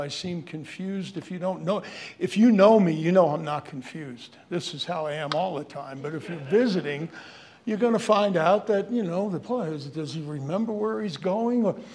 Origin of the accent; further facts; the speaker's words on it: New York, United States; And I'm from New York, if you haven't figured that out, but that's almost 50 years ago.